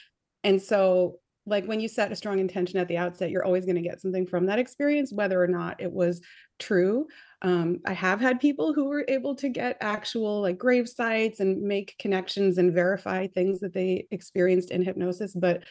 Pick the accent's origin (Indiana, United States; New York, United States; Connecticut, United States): New York, United States; Long Island, New York.